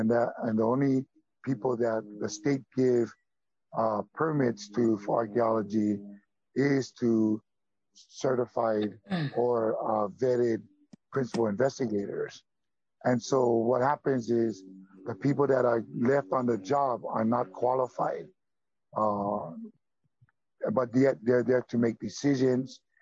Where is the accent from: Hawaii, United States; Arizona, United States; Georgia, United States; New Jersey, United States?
Hawaii, United States; Maui; I'm from Maui, from Waiheke Valley.